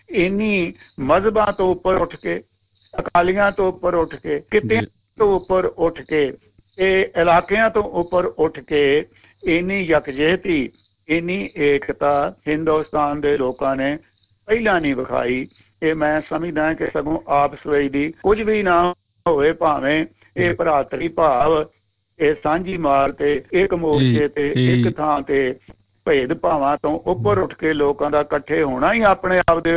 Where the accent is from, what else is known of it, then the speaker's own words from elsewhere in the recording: Punjab, India; now in Sydney, Australia; ਮੈਂ ਅੰਮ੍ਰਿਤਸਰ ਜ਼ਿਲ੍ਹੇ ਦਾ ਰਹਿਣ ਵਾਲਾ ਔਰ ਰਾਜਸਥਾਨ 'ਚ ਜਾ ਰਿਹਾ